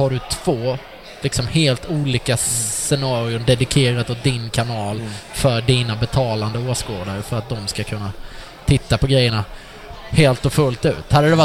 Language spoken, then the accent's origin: Swedish; Småland, Sweden; Alltså sitter du i som där jag kommer från nere i Småland och kollar på TV